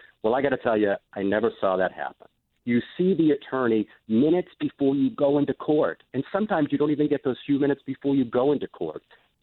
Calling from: Bangor, Maine, United States; I'm calling from Bangor.

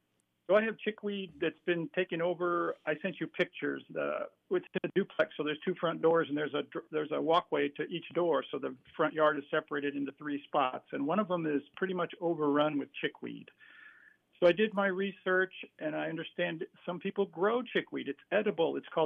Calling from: Cincinnati, Ohio, United States; Well, I'm calling from Cincinnati.

